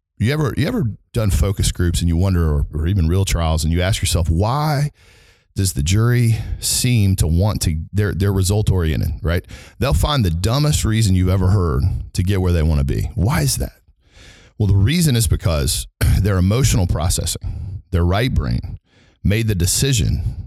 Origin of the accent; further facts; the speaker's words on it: Alabama, United States; I'm obviously from Alabama. I have offices in Birmingham, Atlanta, and Houston.